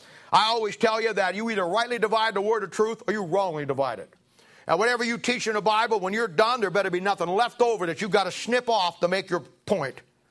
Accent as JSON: {"language": "English", "country": "United States", "said": "No man in Japan's going to write those down for me. I'm an American."}